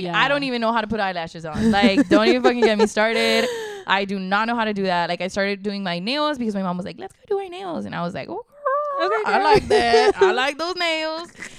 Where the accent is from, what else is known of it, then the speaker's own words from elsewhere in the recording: Chicago, Illinois, United States; Like, I'm from Chicago. That's literally what I would do to school.